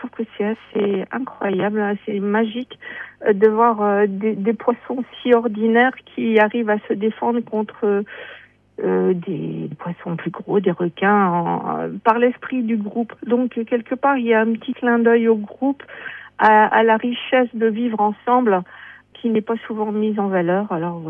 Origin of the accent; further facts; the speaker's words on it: Seclin, Hauts-de-France, France; born there; Je suis une vraie nordiste, née dans le Nord, à Seclin, près de Lille, et très fière d'être nordiste.